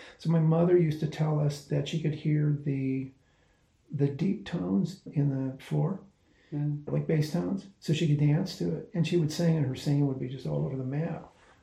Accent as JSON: {"language": "English", "town": "Los Angeles", "region": "California", "country": "United States", "tie": "born or raised there", "said": "I was raised in LA. I was raised in San Fernando Valley."}